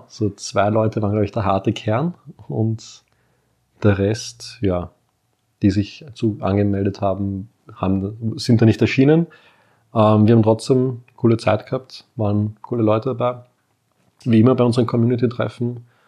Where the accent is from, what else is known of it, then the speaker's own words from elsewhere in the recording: Vienna, Austria; Da natürlich das Hindernis, gut, als Wiener, wo machst du das?